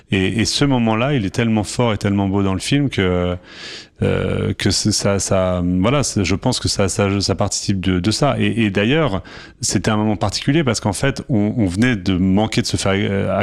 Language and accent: French; Marseille, Provence-Alpes-Côte d'Azur, France; je suis marseillais.